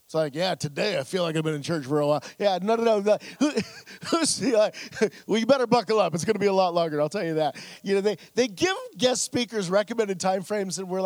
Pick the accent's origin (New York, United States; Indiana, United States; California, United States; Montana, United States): Montana, United States; We come from Montana where the men are men and so are some of the women.